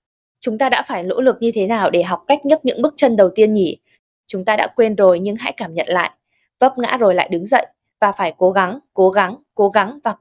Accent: Nam Dinh Province, Vietnam; now in Hanoi, Vietnam; Quê chị ở Nam Định, chị cũng đang đến trung tâm thành phố Hà Nội sống để tiện cho việc học tập và làm việc.

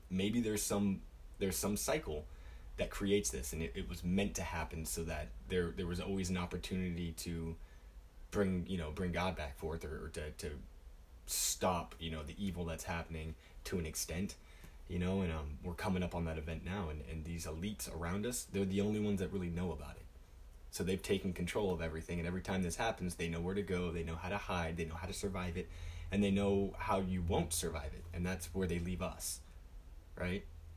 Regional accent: Washington, United States; like I said, I'm from Washington State. I'm used to the idea that it runs down into California, okay?

